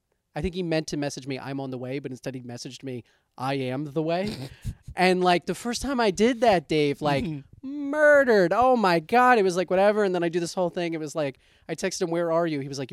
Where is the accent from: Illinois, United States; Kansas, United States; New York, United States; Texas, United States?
New York, United States; Long Island; I grew up on Long Island. That's where I'm from originally.